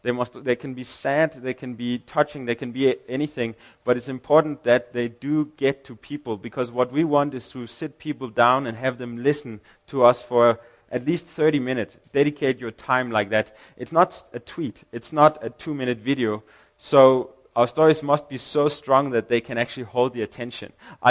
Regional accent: Denmark; English is a second language; Basically, I am from Denmark, and I said we have a German guy, then we have a South African guy

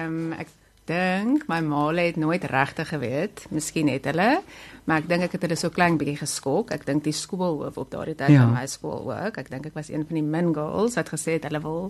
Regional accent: Namibia; Ja, ek kom oorspronklik van Namibia af

